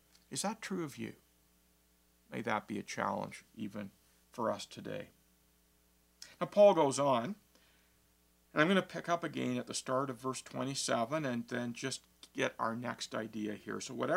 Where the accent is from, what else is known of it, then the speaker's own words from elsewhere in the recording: Canada; to stand tall and proud as a Canadian.